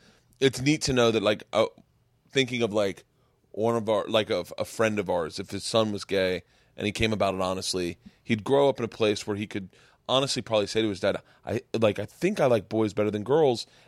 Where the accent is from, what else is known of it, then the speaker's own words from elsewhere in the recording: Georgia, United States; We're from Georgia, from a small town in Georgia, at the foothills of Appalachia.